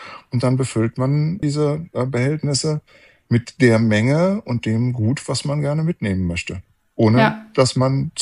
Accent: Aachen, North Rhine-Westphalia, Germany; bin viel durch die Gegend gezogen und irgendwann wollte ich da bleiben, wo ich herkomme, nämlich in Aachen.

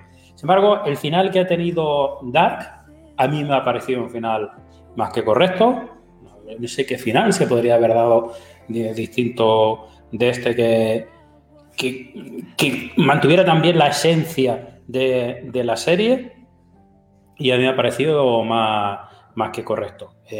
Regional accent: Region of Murcia, Spain; a partir de ahora ya no soy murciano

